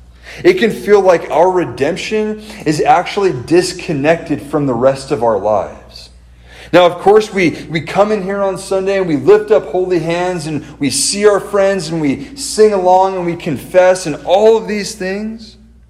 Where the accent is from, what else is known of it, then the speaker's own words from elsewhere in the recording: California, United States; I'm from California. On my dad's side, I'm a fifth generation Californian. Before my family ever moved here, we were in Oklahoma.